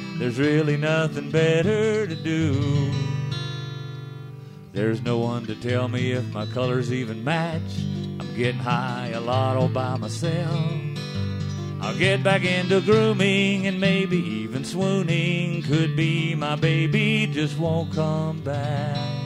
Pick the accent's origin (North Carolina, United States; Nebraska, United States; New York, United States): North Carolina, United States; Growing up in North Carolina at 6 o'clock every night, you sit down there to eat dinner and watch the news